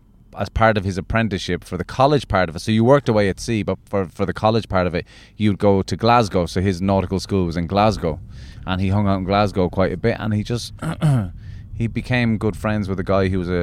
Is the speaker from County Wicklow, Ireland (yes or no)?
no; County Cork, Ireland; also born or lived in Clonmel, Ireland; East Cork. I was actually born in Tipperary, in Clonmel, because my dad was living out in the countryside of South Tipperary at the time.